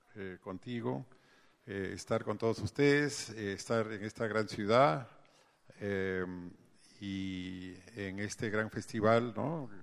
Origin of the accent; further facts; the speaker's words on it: Peru; also born or lived in Paris / Washington; decidieron que deberíamos volver a vivir al Perú y que nosotros fuéramos peruanos.